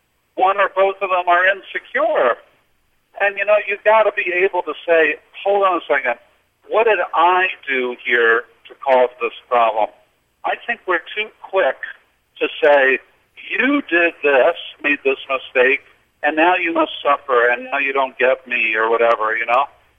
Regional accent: Philadelphia, Pennsylvania, United States; Like, like I'm from Philadelphia. You go downtown Philadelphia

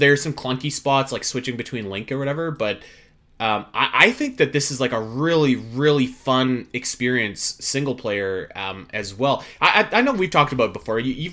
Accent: Canada; I mean, I'm just Canadian.

